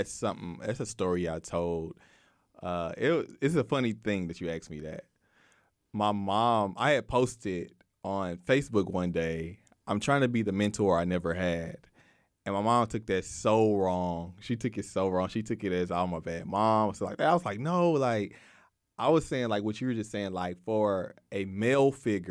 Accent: Waco, Texas, United States; Well, actually, I grew up in North Waco. But to me, when you have family all over Waco, you feel like you know all parts of Waco. Waco is just one big city to me.

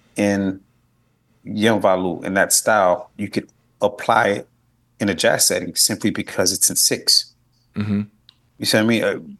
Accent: Miami, Florida, United States; first language Haitian Creole; English is a second language; Born, raised there. Both, but my first language was Creole because my mom and dad, my mom moved here maybe a few months before I was born

